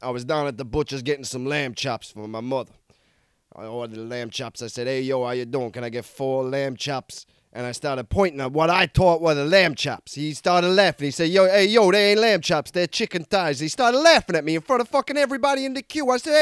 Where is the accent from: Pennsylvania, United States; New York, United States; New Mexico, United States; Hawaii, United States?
New York, United States; New York City; Yeah, I grew up on the Upper East Side of New York City.